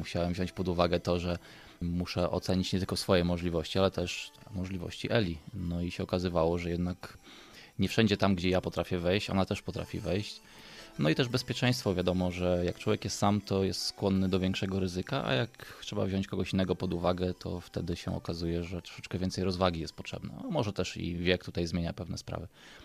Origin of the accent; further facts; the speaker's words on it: Lower Silesian Voivodeship, Poland; moved away; W ogóle pochodzę z Dolnego Śląska i wyjechałem z Polski już 15 lat temu i nie miałem zamiaru wracać